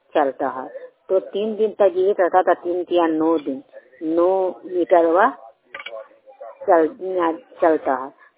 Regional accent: Anandpur, Bihar, India; ग्राम Anandpur post Madhopur थाना चंडी जिला नालंदा का निवासी हूँ।

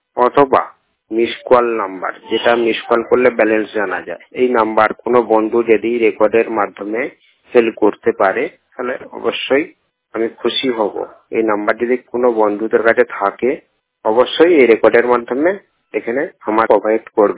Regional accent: Howrah, West Bengal, India; আমার বাড়ি হাওড়া, ওয়েস্ট বেঙ্গল রাজ্য থেকে বলছি।

